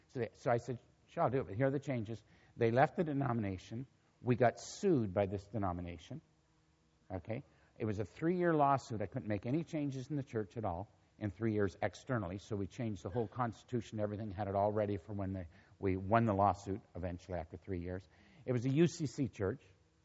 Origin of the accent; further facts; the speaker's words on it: Toronto, Ontario, Canada; I grew up in Islington Avenue Baptist Church in Toronto.